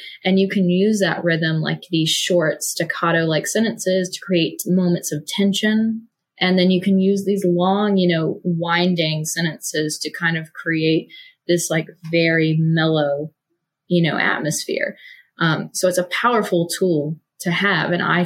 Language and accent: English; the South, United States; As a Southerner, that just breaks my heart into a million butter crumbles.